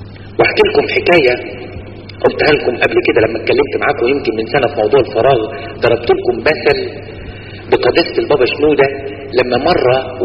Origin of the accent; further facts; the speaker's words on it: Egypt; واحنا يا مصريين